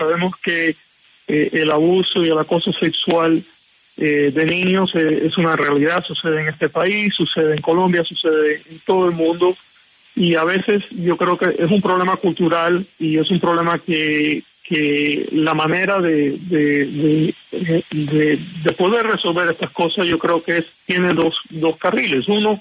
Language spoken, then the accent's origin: Spanish; Cuba; now in United States; en mi caso yo soy cubano, llegamos inclusive a través de los vuelos de la libertad, llegamos a Miami, estuvimos en la Casa de la Libertad, y después mi familia estaba ya todo en California.